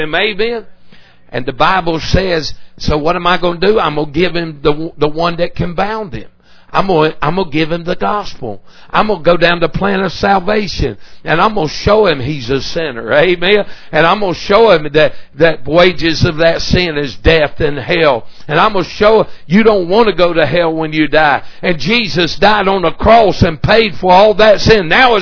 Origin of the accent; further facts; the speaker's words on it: North Carolina, United States; Stuff I was raised on in North Carolina.